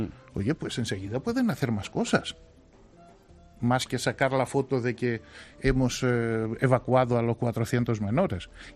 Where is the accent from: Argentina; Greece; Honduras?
Greece; Thessaloniki, Central Macedonia; La ciudad de donde yo soy, de Salónica